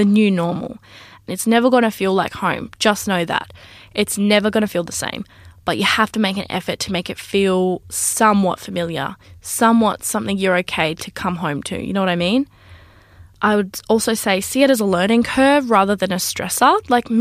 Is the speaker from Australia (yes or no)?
yes; Broome, Western Australia, Australia; now in Perth, Australia; transitioning from a small town to a big city. People that don't know, when I was 17, I moved from Broome to Perth.